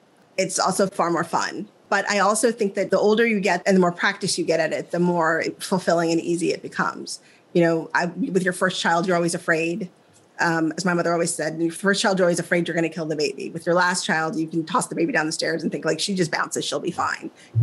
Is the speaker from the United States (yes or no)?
yes; Midwest, United States; You know, I'm from the Midwest. I still believe that you put coupons and you don't throw things away.